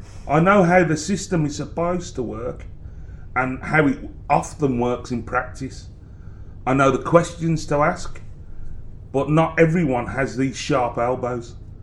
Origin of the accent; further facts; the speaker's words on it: Birmingham, West Midlands, United Kingdom; I come from Birmingham.